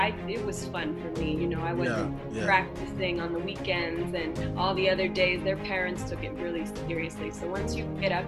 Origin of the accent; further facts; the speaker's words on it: Montreal, Quebec, Canada; So my father's American and my mother's Canadian. So I had, when I was growing up in Montreal, I used to visit New Jersey a lot.